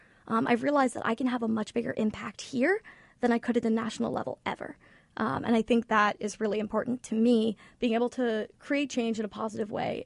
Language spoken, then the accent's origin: English; Indianapolis, Indiana, United States; I grew up in Indianapolis, and I've always loved it, but I thought that I wanted out.